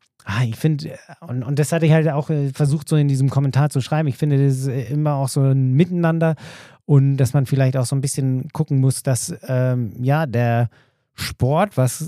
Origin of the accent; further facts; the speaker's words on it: Berlin, Germany; ich komme aus Berlin und hab mitten in der Stadt gewohnt